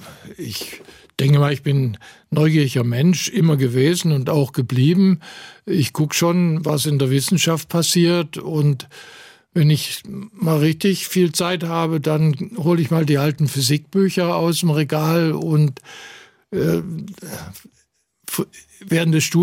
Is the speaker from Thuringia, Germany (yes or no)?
yes; Greiz, Thuringia, Germany; born there; Ja, ich habe ein paar alte Bekannte in meine Geburtsstadt Greiz mitgenommen.